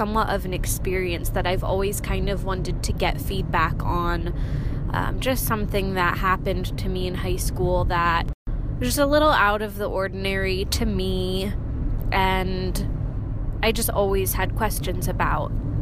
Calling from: Nazareth, Pennsylvania, United States; I'm calling you from Nazareth, Pennsylvania. It's a pretty small town

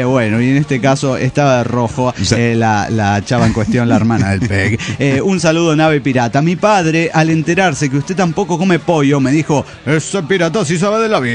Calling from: Puebla, Mexico; de Puebla, México.

